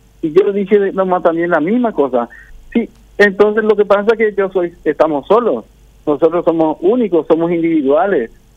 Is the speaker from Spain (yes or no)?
no; Paraguay; nosotros formamos parte de la población paraguaya, somos paraguayos también acá